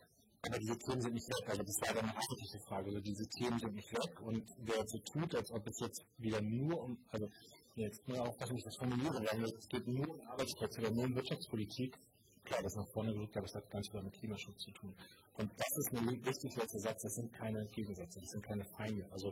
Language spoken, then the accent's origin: German; Münster, North Rhine-Westphalia, Germany; in meinem Heimatort Münster